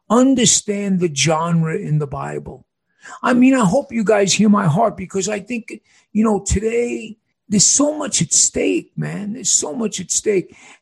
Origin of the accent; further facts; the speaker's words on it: New York, United States; I'm from New York. I like to talk.